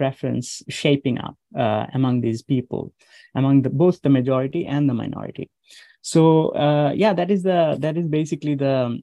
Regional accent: Rajshahi Division, Bangladesh; I grew up in Bangladesh, and I grew up in Rajshahi region, which is like home to all the Santals. I kind of grew up with them

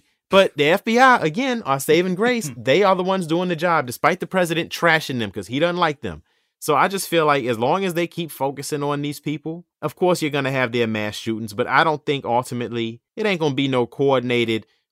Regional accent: Charlotte, North Carolina, United States; from Charlotte. You can catch me on Instagram and on Twitter

